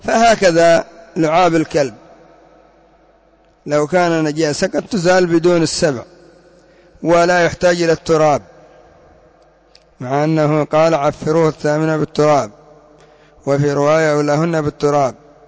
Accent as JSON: {"language": "Arabic", "country": "Yemen", "said": "كالذي يفرح بكبش العيد عندنا في اليمن"}